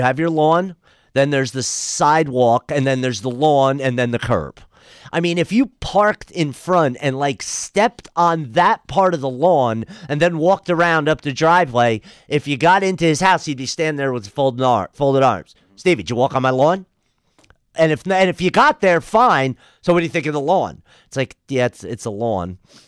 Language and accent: English; Wayne, New Jersey, United States; Our immediate neighbor in the house I grew up in on Brandywine Road in Wayne, New Jersey, were the Savakools. Now, as opposed, one of the first things I noticed in Oregon when I hit the shores was no basements, fences. That was not a thing back east.